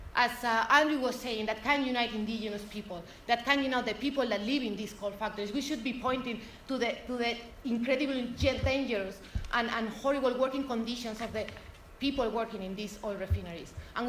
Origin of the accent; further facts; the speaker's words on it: Spain; I'm from Spain and I can tell you she's not a good woman at all.